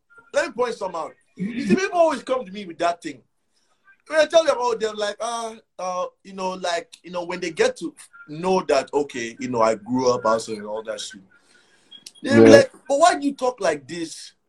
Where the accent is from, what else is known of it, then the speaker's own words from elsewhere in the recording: Nigeria; But see, I'm Nigerian down to the core.